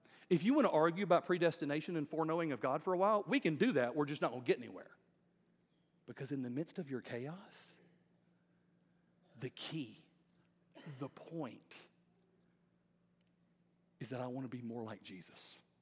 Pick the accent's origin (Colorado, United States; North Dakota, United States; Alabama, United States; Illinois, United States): Alabama, United States; I'm from Alabama. Nobody in Alabama puts 37 words in one sentence.